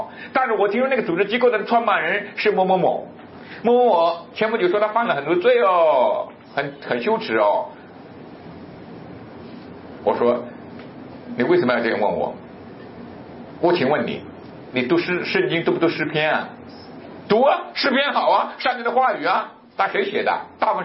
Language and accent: Chinese; China; 我们在中国被培养从小长大的时候，